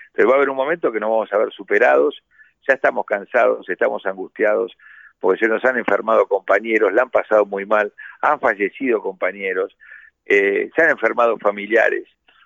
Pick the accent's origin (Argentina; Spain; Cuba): Argentina; Buenos Aires; Buenos Aires es una ciudad rica, yo nací y me crié acá, he trabajado en Estados Unidos y en Europa, pero me he criado acá